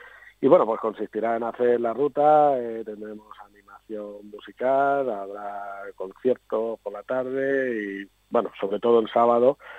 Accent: Salinas, Valencian Community, Spain; que soy de Salinas, ¿no?

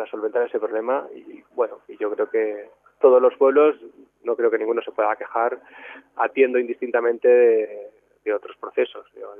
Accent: Valencian Community, Spain; defender mi comarca, defender mi pueblo, desde luego, y defender mi provincia de Alicante

